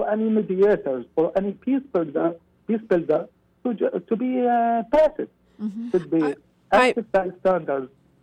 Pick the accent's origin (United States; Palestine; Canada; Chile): Palestine; Gaza Strip; English is a second language; Like me, I am from Gaza Strip. I can't travel to the West Bank or to Jerusalem to visit the place where Jesus Christ was born, or to visit Jerusalem.